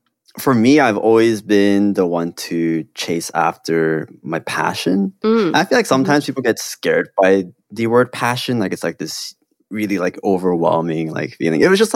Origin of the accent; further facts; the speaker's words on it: South Korea; also born or lived in Hong Kong; I grew up in Korea and Hong Kong, and I have like very stereotypically Korean parents